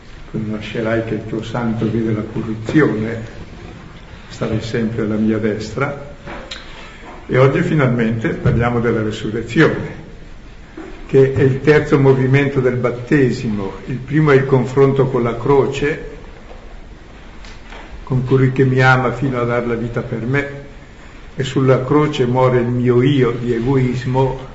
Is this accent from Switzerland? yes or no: yes; Switzerland; No, vengo dalla Svizzera, ma c'è uno che viene da più lontano